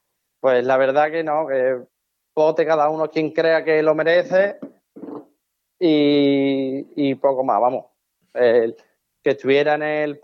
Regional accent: Lora del Río, Andalusia, Spain; que él estuvo conmigo aquí en mi pueblo, en Lora del Río

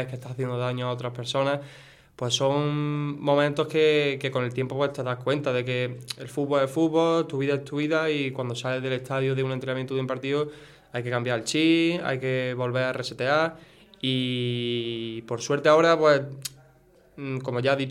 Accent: Puente Genil, Andalusia, Spain; siempre hemos estado ahí arriba con el Puente Genil, y yo firmé aquí también por ascender con el equipo de mi pueblo, ¿sabes?

